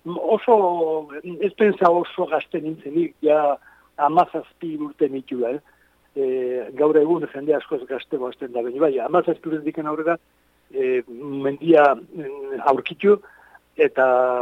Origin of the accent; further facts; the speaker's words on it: Pasaia, Basque Country, Spain; born there; ni izatez nire sorterria Pasaiko niban edo.